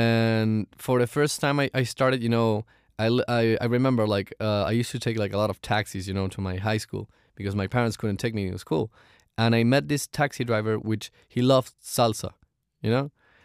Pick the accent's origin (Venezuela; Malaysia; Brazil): Venezuela; Caracas, Capital District; in my city, in my hometown in Caracas, by listening to the songs